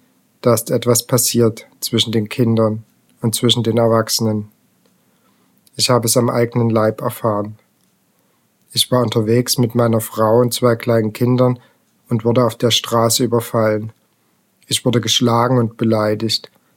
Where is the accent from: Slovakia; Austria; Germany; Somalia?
Slovakia; Rimavská Sobota, Banská Bystrica Region; Ich bin in der Slowakei geboren, in Rimavská Sobota, in einem Roma-Viertel.